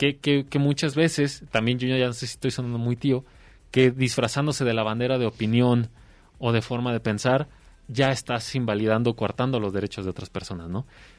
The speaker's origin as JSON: {"language": "Spanish", "country": "Mexico", "said": "acá en México, uno de los que ya forma parte de nuestra cultura popular y nuestra cultura como mexicanos"}